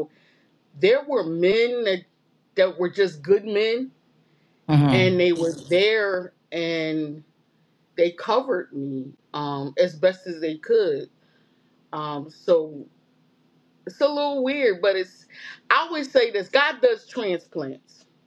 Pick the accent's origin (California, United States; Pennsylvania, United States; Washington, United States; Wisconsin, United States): Pennsylvania, United States; Philadelphia; So I am from West Philadelphia. Philadelphia, born and raised.